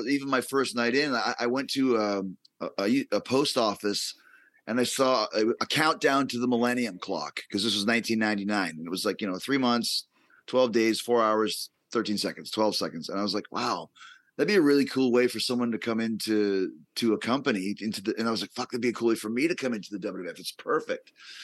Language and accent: English; Winnipeg, Manitoba, Canada; growing up in Winnipeg, I never saw NWA or WCW.